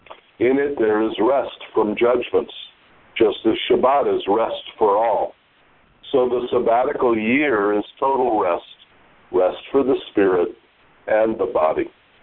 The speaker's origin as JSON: {"language": "English", "country": "United States", "tie": "born or raised there", "said": "After all, I was raised in America."}